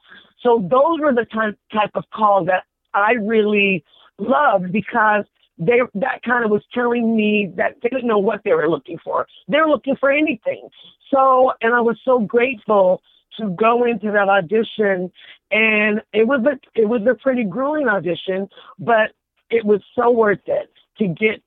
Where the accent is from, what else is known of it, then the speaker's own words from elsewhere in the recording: Dayton, Ohio, United States; I'm originally from Dayton, Ohio. And then the school was in West Branch, Iowa, all places, but it was awesome. And so from Iowa, I went back home